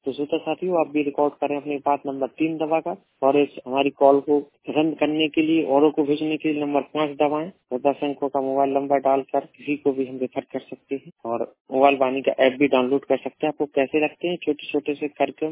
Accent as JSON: {"language": "Hindi", "town": "Jhansi", "region": "Uttar Pradesh", "country": "India", "said": "मैं झांसी से हूँ"}